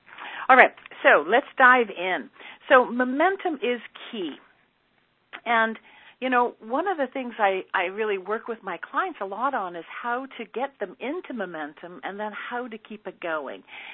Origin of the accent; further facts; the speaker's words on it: Edmonton, Alberta, Canada; When I was a kid, I lived in Edmonton. I grew up in Edmonton